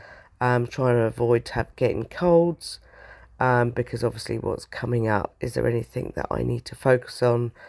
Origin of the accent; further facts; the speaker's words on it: Cranleigh, South East England, United Kingdom; I'm 47 from Cranley.